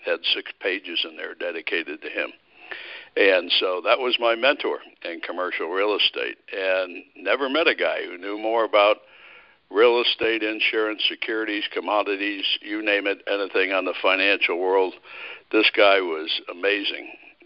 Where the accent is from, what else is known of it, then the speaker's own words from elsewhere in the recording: Connecticut, United States; also born or lived in Florida / Massachusetts; I grew up on the East Coast, Connecticut, a little bit in Florida, a little bit in Massachusetts, and then moved out west to California.